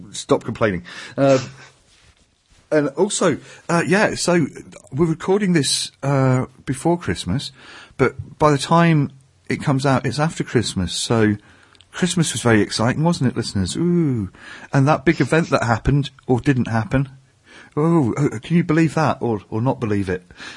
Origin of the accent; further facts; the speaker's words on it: United Kingdom; See, I'm British, that's what we do.